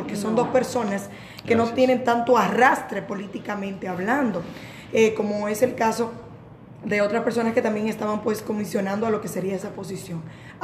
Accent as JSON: {"language": "Spanish", "country": "Dominican Republic", "said": "nos saca a nosotros como dominicanos muchas respuestas"}